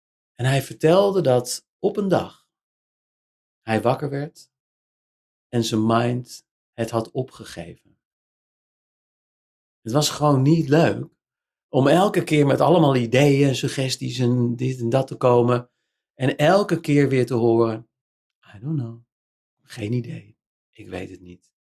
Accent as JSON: {"language": "Dutch", "country": "Netherlands", "said": "jij bent donker, ik ben licht, jij bent moslim, ik ben christen, jij bent Afrikaan, ik ben Nederlander, dat was er allemaal helemaal niet meer"}